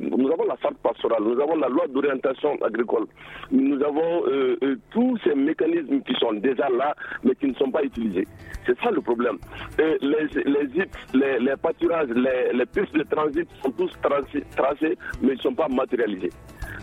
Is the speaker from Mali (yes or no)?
yes; Mali; je suis malien